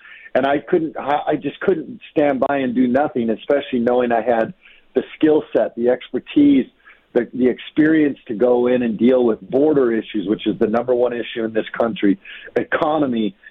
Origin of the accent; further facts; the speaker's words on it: Hawaii, United States; also born or lived in Philippines / Chandler, United States; my dad was raised in Chandler. I was born and raised in Hawaii, but then we moved to the Philippines. And then we came back to Chandler, and I went to high school in Chandler. And then we went to Panama, and I went to Argentina.